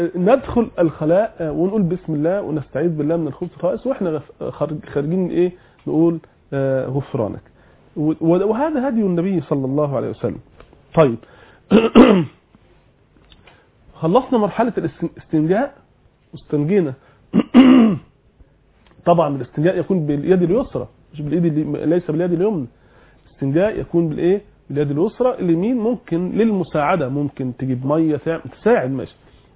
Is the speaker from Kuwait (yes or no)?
no; Egypt; واحنا عندنا في مصر في لغه يقول لك يكروت الوضوء.